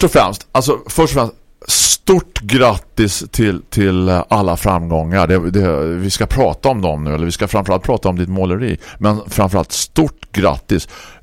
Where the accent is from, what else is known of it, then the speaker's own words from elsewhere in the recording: Östergötland, Sweden; accent: östgötska; Du hör väl att jag pratar östgötska till exempel?